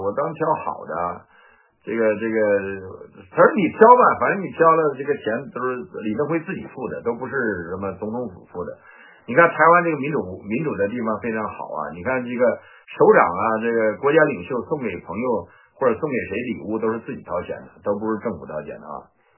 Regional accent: Northeast China, China; 我现在在北京，或者我在东北，就在我老家

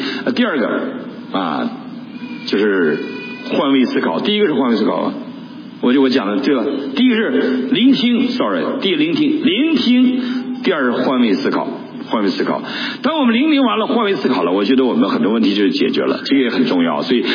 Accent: Northeast China, China; 结果我们东北人不太懂界限，我们东北就跟美国似的，没有篱笆然后就串门

